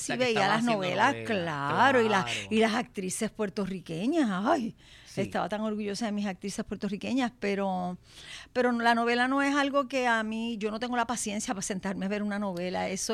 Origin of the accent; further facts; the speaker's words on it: New York, United States; born there; Y ahí yo nací en el Bronx.